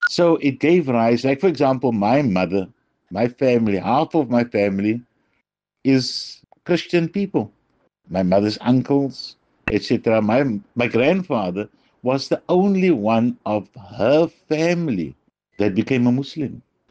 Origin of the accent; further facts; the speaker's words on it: Cape Town, Western Cape, South Africa; I was playing in the street with my friends that I grew up with in Freer Street in District 6